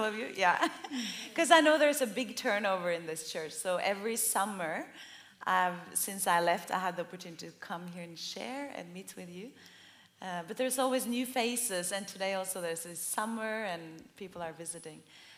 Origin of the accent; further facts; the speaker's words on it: Oslo, Norway; now in Ethiopia; I'm from Norway, from Oslo.